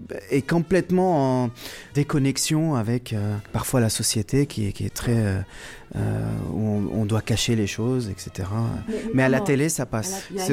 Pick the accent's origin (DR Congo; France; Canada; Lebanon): Lebanon; C'est ma mère qui me faisait ça quand j'étais petit au Liban